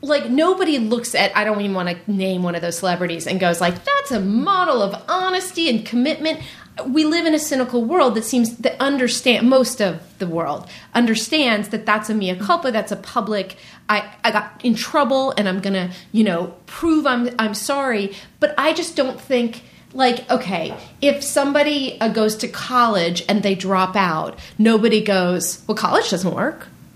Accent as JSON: {"language": "English", "region": "California", "country": "United States", "said": "I'm from Marin."}